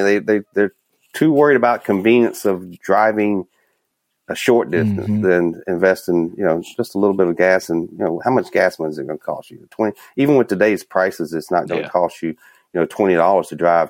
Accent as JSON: {"language": "English", "region": "Minnesota", "country": "United States", "said": "Here I am from Minnesota. I rode around and I had no problem finding gates with no one parked there."}